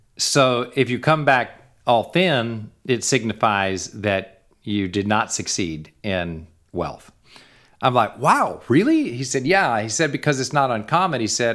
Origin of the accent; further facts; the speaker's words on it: United States; But the literally, as an American, you're like, yeah, you know, whatever.